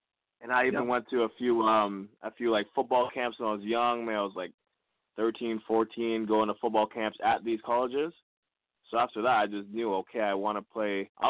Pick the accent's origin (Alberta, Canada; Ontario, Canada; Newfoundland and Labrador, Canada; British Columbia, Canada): Ontario, Canada; Toronto; See, I'm originally from Toronto.